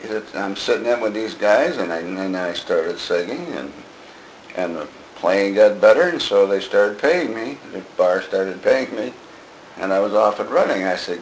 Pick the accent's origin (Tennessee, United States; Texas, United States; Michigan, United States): Michigan, United States; Detroit; I'm from Detroit, and back in that time, we're looking at around 1960, 61, too, in that area.